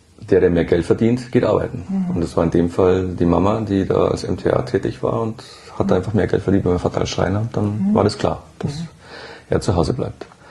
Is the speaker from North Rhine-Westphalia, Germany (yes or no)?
no; Bruckmühl, Bavaria, Germany; Ja, also ich bin in Bruckmühl aufgewachsen.